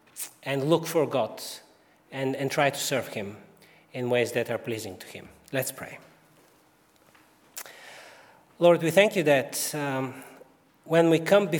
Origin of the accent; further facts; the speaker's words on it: Bulgaria; English is a second language; Some of you will know that I grew up in Bulgaria.